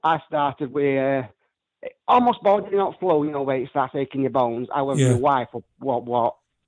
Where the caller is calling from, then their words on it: Doncaster, Yorkshire and the Humber, United Kingdom; Near Doncaster, South Yorkshire.